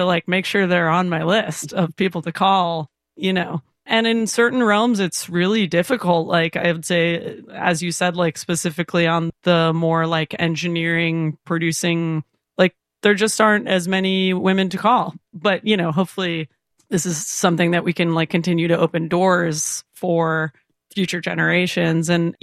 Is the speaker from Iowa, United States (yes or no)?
yes; Iowa City, Iowa, United States; born or raised there